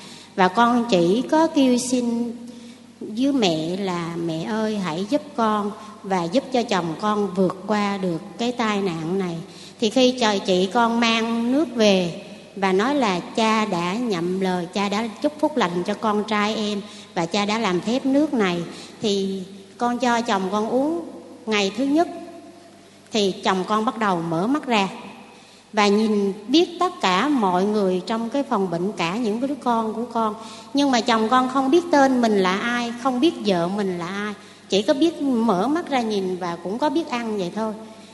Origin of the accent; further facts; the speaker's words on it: Cam Ranh, Khanh Hoa, Vietnam; quê con ở Cam Ranh.